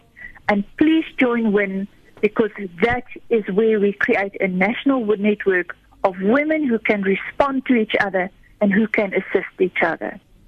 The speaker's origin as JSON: {"language": "English", "country": "South Africa", "said": "We are South African, we are women, we are working for women."}